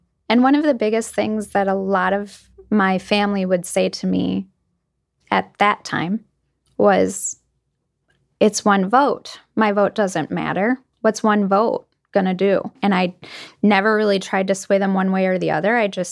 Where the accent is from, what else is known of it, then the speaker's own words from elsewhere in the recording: Racine, Wisconsin, United States; Well, I was born and raised in Racine. So, yeah, I pretty much only have known Racine as far as where I've lived.